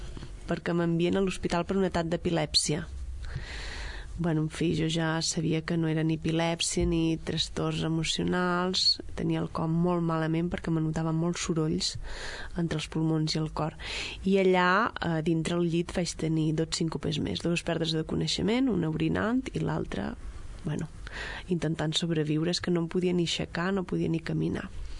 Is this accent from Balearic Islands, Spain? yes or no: yes; Ciutadella, Balearic Islands, Spain; moved away as an adult; also born or lived in Barcelona; now in Sabadell, Spain; jo soc de Ciutadella de Menorca. Ja als 18 anys vaig venir a Catalunya per estudiar Biologia, i feia 15 anys que vivia a Barcelona. Vivia en un piset al Raval.